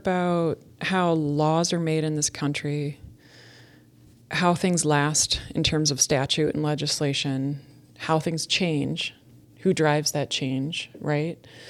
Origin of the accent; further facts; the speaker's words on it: Chicago, Illinois, United States; And honestly, I hail from Chicago, so I also know that, you know, that it never stopped